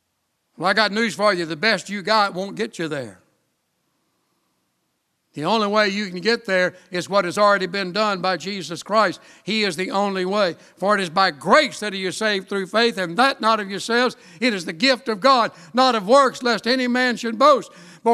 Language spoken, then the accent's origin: English; United States; I'm an American and I'm a proud American. I got an American passport.